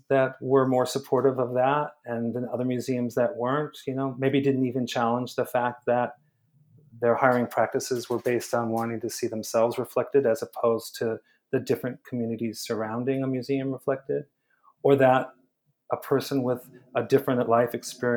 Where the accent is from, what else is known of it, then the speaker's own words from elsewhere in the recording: Los Angeles, California, United States; I grew up in Los Angeles.